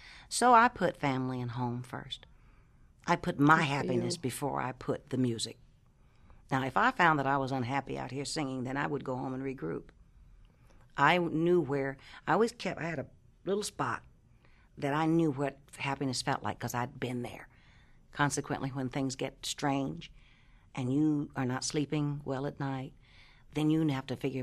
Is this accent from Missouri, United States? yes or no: no; Columbus, Ohio, United States; I'm from Ohio, Columbus, Ohio.